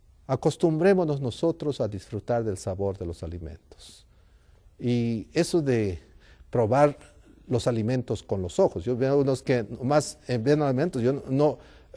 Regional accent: Abancay, Apurímac, Peru; pastor, yo soy allá de Abancay, cerca del Cusco, cerca de Machu Picchu, y allá pues tenemos una música típica que se llama

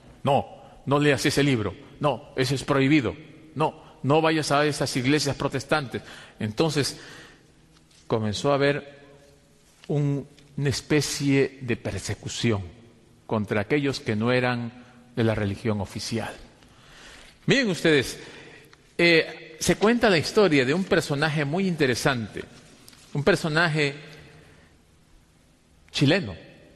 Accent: Peru; En mi país, en el Perú, la independencia de los españoles ocurrió en el año 1820.

